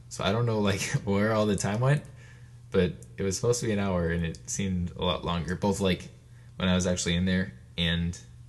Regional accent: Green Bay, Wisconsin, United States; we're three guys from Green Bay, Wisconsin.

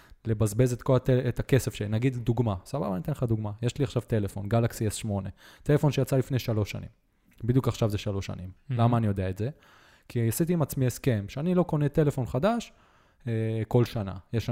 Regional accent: Netanya, Central District, Israel; באזור שגדלנו בו בנתניה, שזה פולג, שזה אזור שמה שנקרא של אנשים מבוססים

